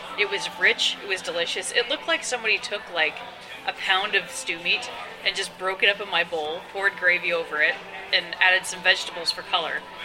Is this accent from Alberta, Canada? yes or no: no; Oshawa, Ontario, Canada; Even though we're from Oshawa, we're definitely going to make sure that we come back.